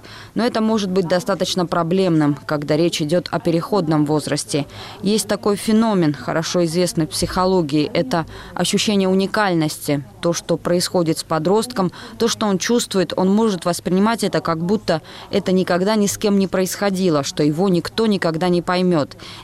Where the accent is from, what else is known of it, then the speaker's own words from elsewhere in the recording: Georgia; практически мы, грузины, скоро станем гостями в своей же стране.